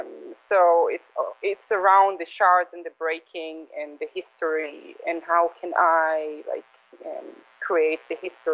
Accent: Israel; growing up in Israel, I was always like fascinated with shards and archaeology. And actually, the kibbutz where I grew up, it's sitting right next to the royal palace of King Ehab.

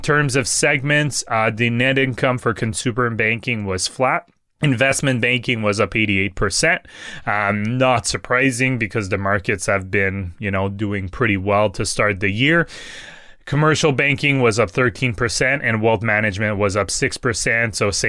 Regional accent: France; accent: French; English is a second language; I always have trouble pronouncing that with my French accent.

